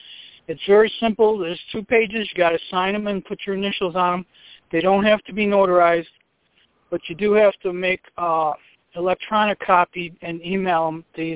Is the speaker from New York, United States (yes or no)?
yes; New York, United States; I'm from New York, near Buffalo.